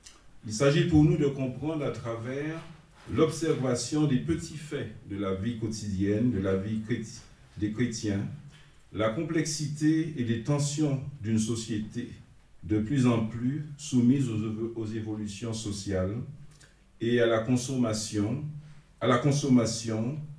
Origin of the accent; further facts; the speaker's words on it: Guadeloupe, France; nous venons de la Guadeloupe. Et nous servons le Seigneur depuis quelques années en France